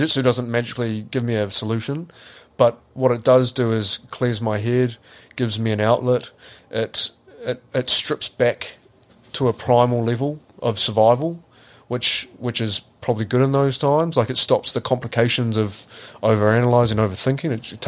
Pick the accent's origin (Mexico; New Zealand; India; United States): New Zealand; It's really hard as a Kiwi male to talk about it.